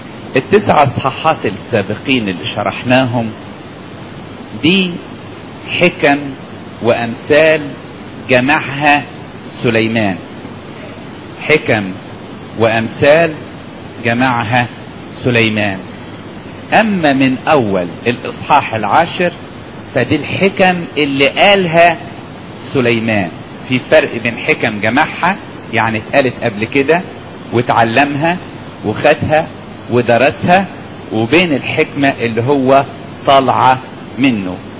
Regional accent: Upper Egypt, Egypt; عشان كده يقولك حتى في مثل عندنا في الصعيد

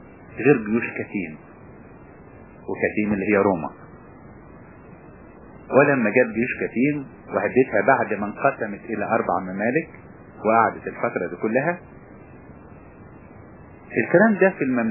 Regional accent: Egypt

